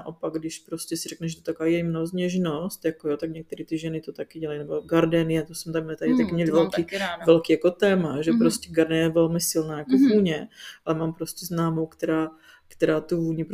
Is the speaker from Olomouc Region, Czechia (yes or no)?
yes; Olomouc, Olomouc Region, Czechia; já jsem z Olomouce a já jsem vlastně rodila ve Štemberku